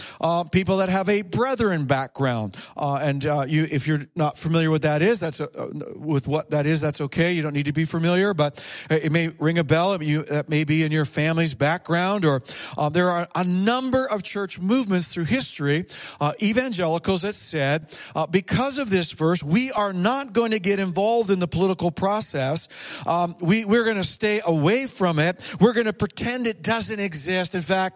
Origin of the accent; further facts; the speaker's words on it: Montreal, Quebec, Canada; born there; and I have French Canadian heritage, born in, well, kind of. I was born on the West Island of Montreal. I guess that doesn't really count to be a Francophone, but it's close. It's close. It's in Quebec.